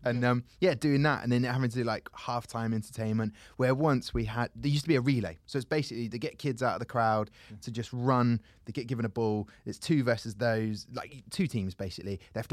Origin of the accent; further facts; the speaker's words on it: Southampton, South East England, United Kingdom; I grew up in Southampton, which is Hampshire.